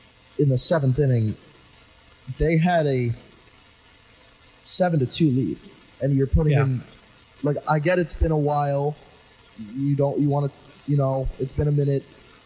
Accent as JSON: {"language": "English", "region": "New York", "country": "United States", "said": "I'm from New York, obviously. Like, all my friends are Rangers fans."}